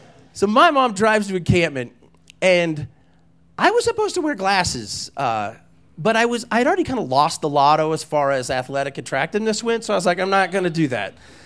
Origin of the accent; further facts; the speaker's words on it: Walden, Colorado, United States; I was a husky boy, and I grew up in Walden, Colorado. Not a lot of people go to Walden on purpose.